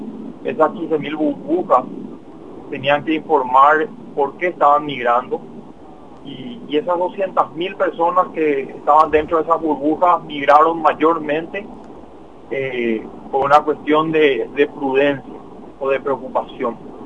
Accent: Paraguay; necesitamos como paraguayos administrar nuestros miedos

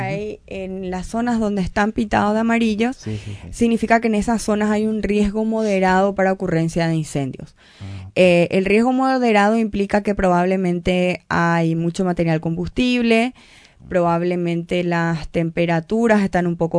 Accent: Itapúa, Paraguay; yo conste que soy de Itapúa, ¿verdad? Yo soy de Itapúa, que es una zona húmeda

